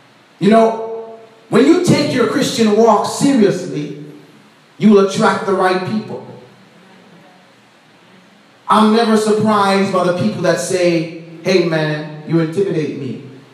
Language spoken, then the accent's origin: English; Jamaica; Thank God I grew up in Jamaica where we used to make monkey faces all the time.